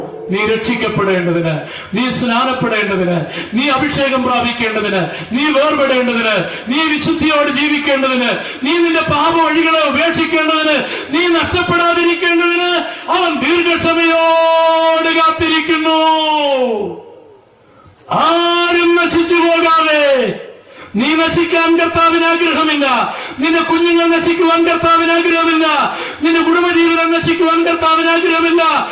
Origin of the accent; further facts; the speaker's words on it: Kochira, Kerala, India; എൻ്റെ പ്രിയപ്പെട്ട ഗ്രാമമായ കൊച്ചിറയിൽ, ഞാൻ വളർന്ന എൻ്റെ ഭവനത്തിനടുത്തൂടെ, എൻ്റെ ദേശത്തിൻ്റെ വീടിനടുത്തൂടെ